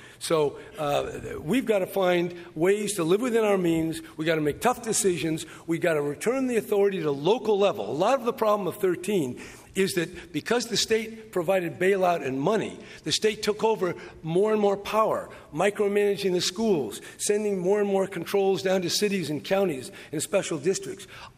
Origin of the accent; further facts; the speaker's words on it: Oakland, California, United States; pointed out by our hometown newspaper, the San Jose Mercury, and my hometown newspaper, the Oakland Tribune.